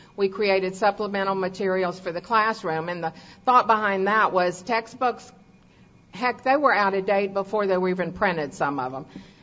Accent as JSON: {"language": "English", "region": "Texas", "country": "United States", "tie": "born there", "also_born_or_lived": "Virginia", "said": "But I was born in Texas, but I love to tell people I'm a Virginian by choice."}